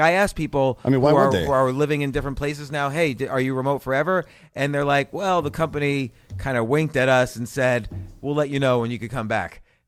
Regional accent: New York, United States; I grew up I was born in New York. I spent my entire adult life there and a good chunk of my childhood, and I love it.

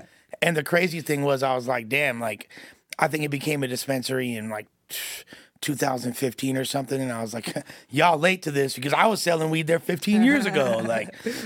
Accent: Los Angeles, California, United States; growing up in L.A., and like I'm from West LA, you don't really go to the Valley when you're like in high school and stuff like that.

